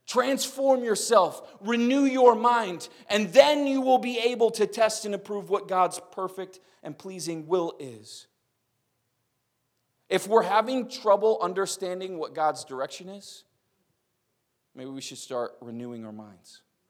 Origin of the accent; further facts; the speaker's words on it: Warren, United States; also born or lived in Pennsylvania; I was born in Pennsylvania, but we moved here when I was a year old, and so Warren's my, like, hometown, you know?